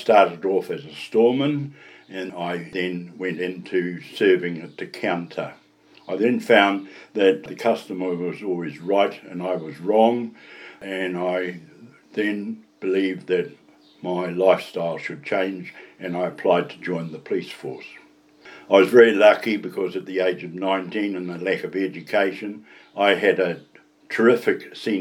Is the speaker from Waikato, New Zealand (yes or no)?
no; Hastings, Hawke's Bay, New Zealand; date of birth 27th of March 1942. I was born in Hastings Hospital and was brought up on Norton Road at the corner of Allergan Road, and when I turned five I then attended Parkvale School.